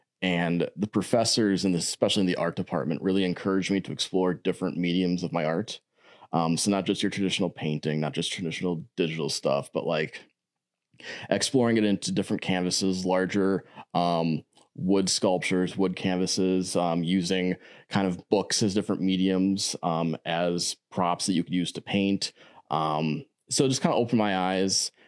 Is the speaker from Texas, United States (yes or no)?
no; Sturgeon Bay, Wisconsin, United States; Yeah, so I'm born and raised in Door County up in Sturgeon Bay.